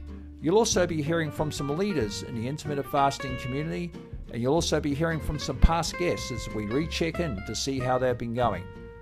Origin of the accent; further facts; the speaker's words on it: Mount Maunganui, Bay of Plenty, New Zealand; really close to my hometown of Mount Maunganui, in a magnificent spot there.